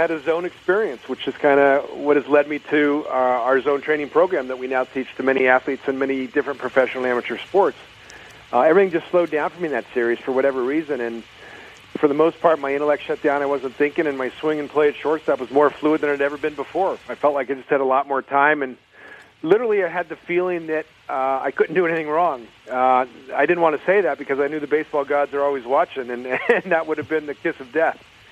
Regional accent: California, United States; Well, I was scouted. I grew up in California.

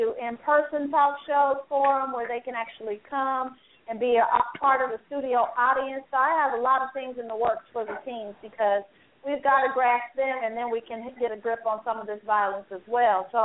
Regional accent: Kansas City, Missouri, United States; I'm from the Shelby State. Yeah, Missouri in the house. KC in the house, straight out of KC.

